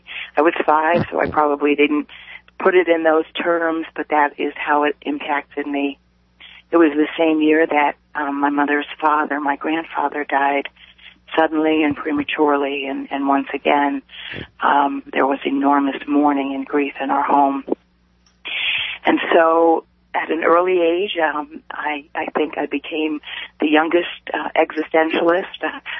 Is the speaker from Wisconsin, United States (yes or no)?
no; New York City, New York, United States; I never heard the gospel of Jesus Christ all my years growing up in New York City.